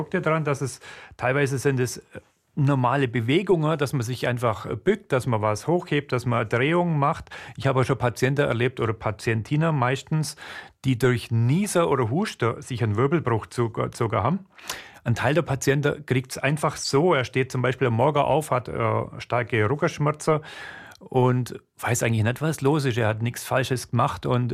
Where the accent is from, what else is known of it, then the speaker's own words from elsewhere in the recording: Germany; now in Switzerland; Ich komme aus Deutschland, man hört schon.